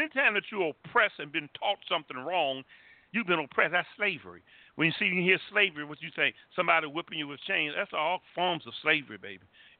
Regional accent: Alabama, United States; I'm from Alabama. So I don't like Republicans.

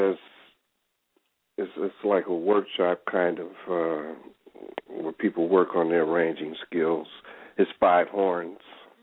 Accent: Seattle, Washington, United States; also born or lived in Chicago; I was born in Chicago, but I grew up in Seattle. I lived in Seattle from the sixth grade through high school.

